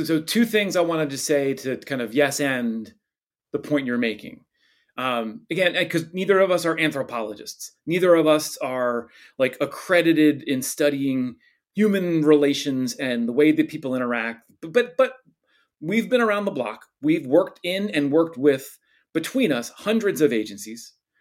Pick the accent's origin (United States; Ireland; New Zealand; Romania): United States; Philadelphia, Pennsylvania; You know, coincidentally, I'm from Philadelphia, but they had this cool display in their lobby of Wilt Chamberlain's 100-point game